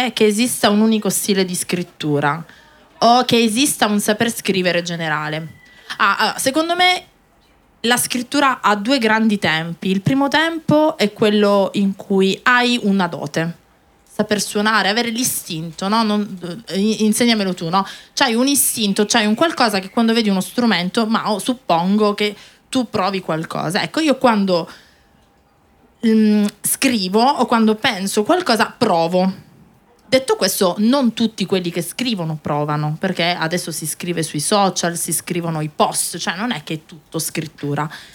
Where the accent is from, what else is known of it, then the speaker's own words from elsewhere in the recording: Calabria, Italy; io sono calabrese, quindi un tuo compaesano, conterraneo.